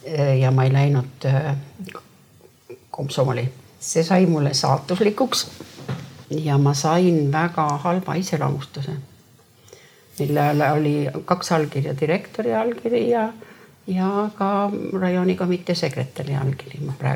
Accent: Saare County, Estonia; ma olen Saaremaalt

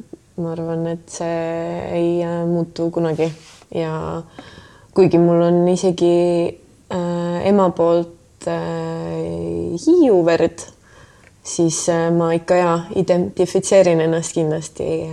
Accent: Tallinn, Harju County, Estonia; kuna ma olen sündinud tegelikult Tallinnas ja esimesed aastad oma elust siin elanud

